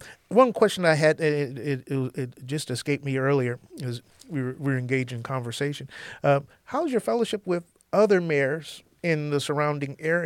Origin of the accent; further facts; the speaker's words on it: Toledo, Ohio, United States; I mean, I was born and raised in Toledo, and my dad had rent-owned stores all over the place.